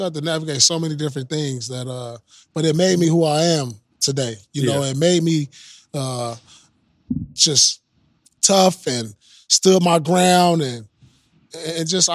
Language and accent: English; Oakland, California, United States; born there; also born or lived in Inglewood / Los Angeles; So where I grew up in Inglewood, when I first moved to Inglewood, a lot of people didn't know. I was born in Oakland.